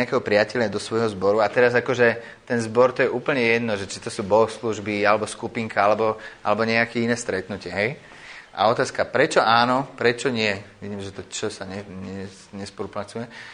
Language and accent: Slovak; United States; Slovak is a second language; now in Slovakia; či je dôležitejšie, že som Američan